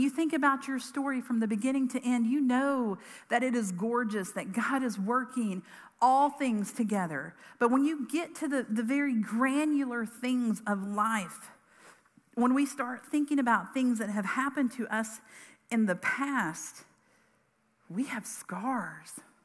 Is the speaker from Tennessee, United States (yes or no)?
yes; Karns, Tennessee, United States; I grew up in Carnes, like Carnes, like back when it was just farmland on Emory Road and not subdivisions every 10 feet. And more than that, my mom grew up in Carnes and my grandparents grew up in Carnes.